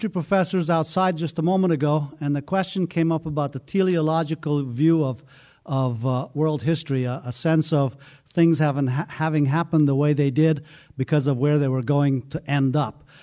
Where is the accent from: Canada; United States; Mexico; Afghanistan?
Afghanistan; probably because I grew up in Afghanistan and my first introduction to world history was in the schools there, looking out from that point of view.